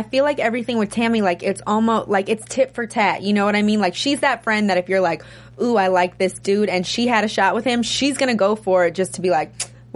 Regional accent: New York, United States; now in Los Angeles, United States; Okay, so I'm from the East Coast. I'm from New York. I've lived in L.A. for 3 years now.

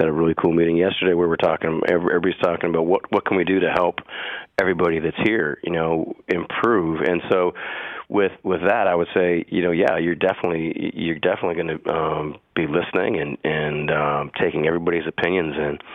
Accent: Green Bay, Wisconsin, United States; look, I grew up in Green Bay

